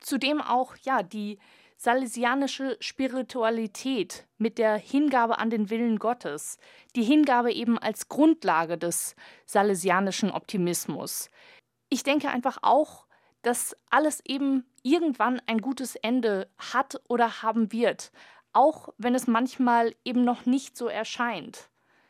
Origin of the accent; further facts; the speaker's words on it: Berlin, Germany; Schon in meiner Heimatgemeinde, also damals in Berlin-Marzahn, habe ich immer wieder gespürt